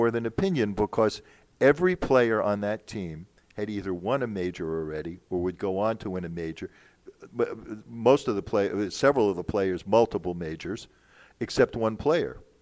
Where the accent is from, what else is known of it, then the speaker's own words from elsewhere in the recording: United States; I'm an American, you know, all-American boy.